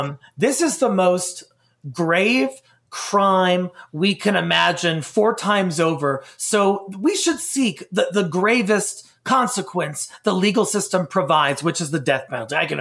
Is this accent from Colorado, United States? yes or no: yes; Colorado, United States; killed more than 10 people in my home state of Colorado.